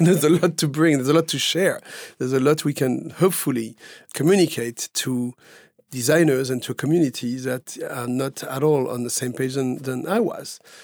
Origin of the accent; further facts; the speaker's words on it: Paris, Île-de-France, France; now in New York, United States; the times I was growing up in Paris